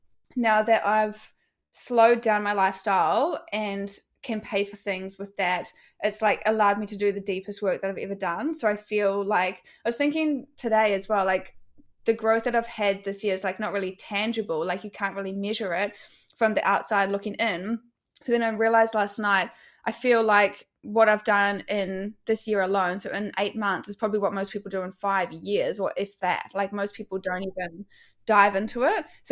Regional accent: New Zealand; because I'm from New Zealand and I can't get government assistance

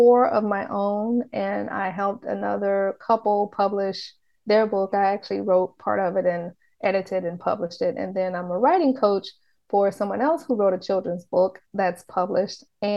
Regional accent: the South, United States; So yeah, it was interesting growing up in a big family and growing up in the South

